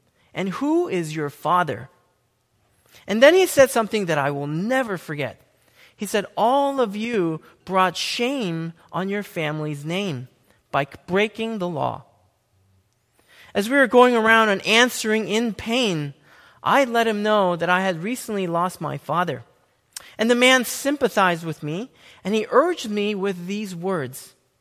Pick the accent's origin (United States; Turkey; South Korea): South Korea; some of my most vivid memories of growing up in South Korea